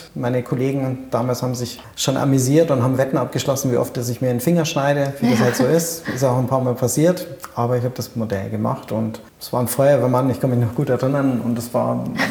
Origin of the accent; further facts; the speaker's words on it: Bavaria, Germany; Ich bin in der Nähe von Erding aufgewachsen.